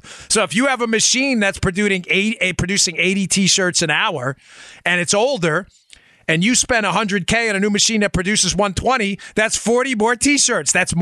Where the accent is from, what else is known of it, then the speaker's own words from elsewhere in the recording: Queens, New York, United States; And when I grew up in Queens, I used to joke around called the Dipsy Doo Flipperoo.